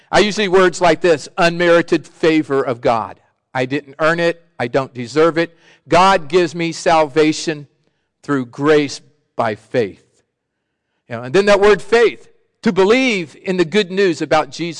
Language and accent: English; Sacramento, California, United States; I grew up in Sacramento, state capital.